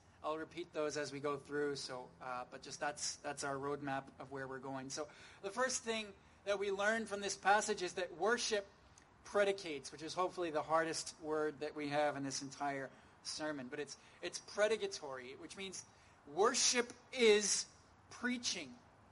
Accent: New Jersey, United States; Something that you may or may not know about me is that I am, I grew up in New Jersey. I worked in New York for a while.

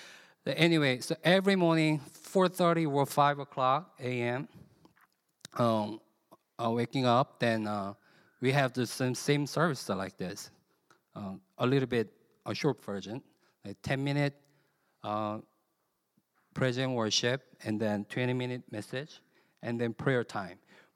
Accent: South Korea; English is a second language; moved away as an adult; also born or lived in Philippines; I'm from South Korea. I was born and raised in South Korea 28 years, till I went to the Philippines. So my mother tongue is not English, I'm sorry. But I'm American citizen, so I don't know where I am.

